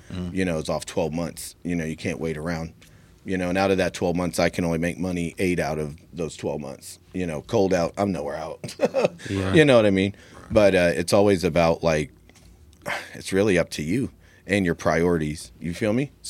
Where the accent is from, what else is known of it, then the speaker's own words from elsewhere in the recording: Connecticut, United States; now in St. Marys, United States; No, I'm from Connecticut originally. Mm-hmm. And then I moved out here in 91. But to St. Mary's.